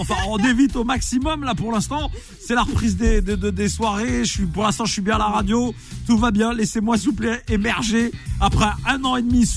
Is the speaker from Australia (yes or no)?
no; Nantes, Pays de la Loire, France; En tant que Nantais, que je me respecte